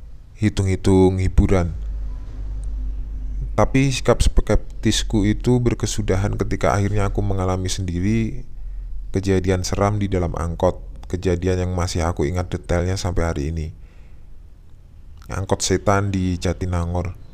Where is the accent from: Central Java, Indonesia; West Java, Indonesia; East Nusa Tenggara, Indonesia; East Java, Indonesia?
West Java, Indonesia; Sukabumi; Seperti mahasiswa lain yang berasal dari luar daerah di mana letak kampus berada, aku yang berasal dari Sukabumi harus ngekos juga.